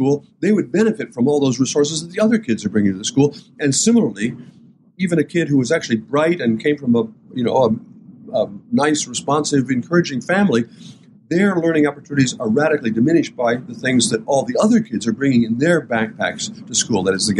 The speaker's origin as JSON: {"language": "English", "town": "Port Clinton", "region": "Ohio", "country": "United States", "tie": "born or raised there", "said": "When I was growing up in Port Clinton and my parents talked about doing things for our kids here in town"}